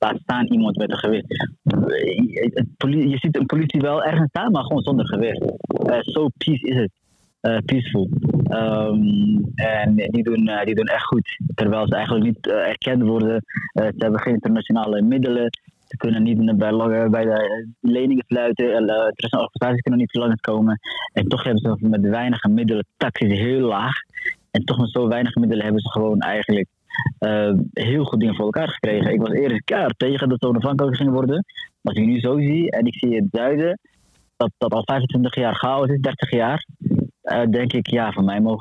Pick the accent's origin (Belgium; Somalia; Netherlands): Somalia; Dutch is a second language; En wij zijn ook Somaliër. Maar we willen onze eigen regering. We willen ons eigen land.